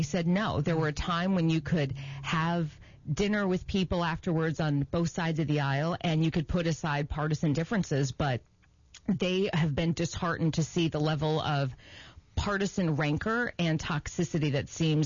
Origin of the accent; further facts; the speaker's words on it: Champaign-Urbana, Illinois, United States; some of the things that I learned growing up in Champaign-Urbana